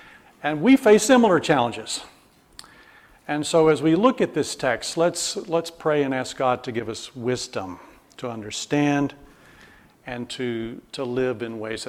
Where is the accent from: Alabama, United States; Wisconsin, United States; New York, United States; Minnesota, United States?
Alabama, United States; accent: Southern; I'm not from around here originally. Some people hear where I'm from and others don't. I grew up in Alabama, used to have a very thick southern accent.